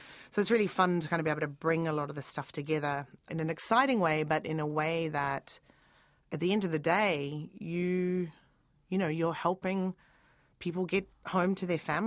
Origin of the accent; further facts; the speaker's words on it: Dunedin, Otago, New Zealand; I'm from Dunedin originally and studied architecture at Victoria in Wellington.